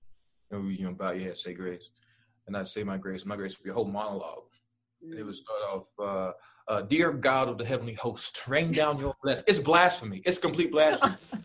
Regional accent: Dallas, Texas, United States; Well, I'm from Dallas.

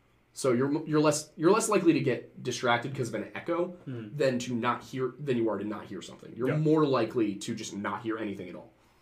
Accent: Ohio, United States; also born or lived in Minnesota; I grew up in Ohio and Minnesota.

